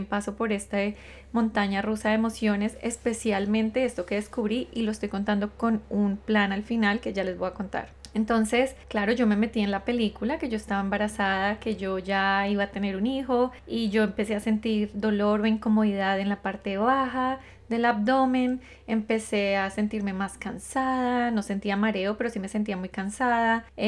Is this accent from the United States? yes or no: no; Colombia; mi esposo es de descendencia judía y yo soy colombiana